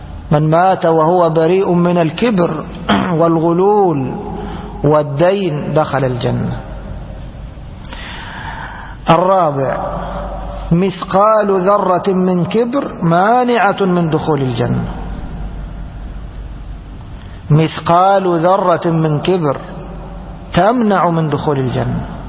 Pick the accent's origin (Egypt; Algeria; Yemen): Egypt; ترمرم هذا لفظ معروف عندنا في بلادنا مصر